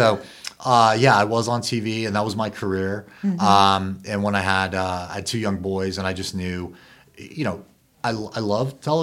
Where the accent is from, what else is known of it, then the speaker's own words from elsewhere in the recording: Denver, Colorado, United States; And I'm from Denver and we stopped at my parents' house